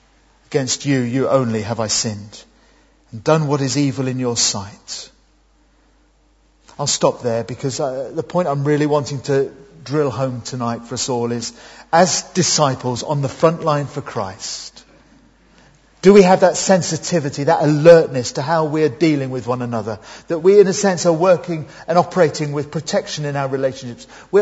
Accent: United Kingdom; But hey, we're just British, most of us at least.

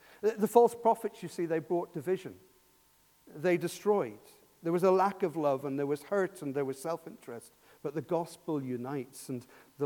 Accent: Ireland; I was raised in Catholic Ireland, where constantly you're talked about the separation from God.

